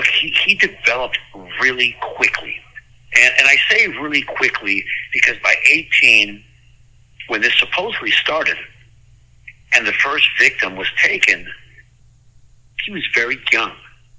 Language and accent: English; La Puente, California, United States; I grew up in La Puente, California.